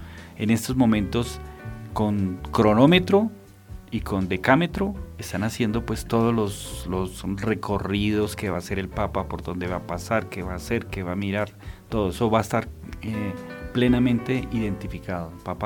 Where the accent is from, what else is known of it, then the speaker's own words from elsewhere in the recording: Colombia; somos colombianas